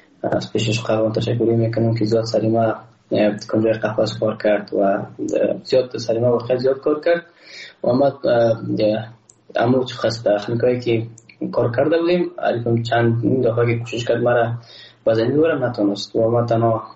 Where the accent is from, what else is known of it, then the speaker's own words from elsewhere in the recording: Afghanistan; ما یک افغان هستم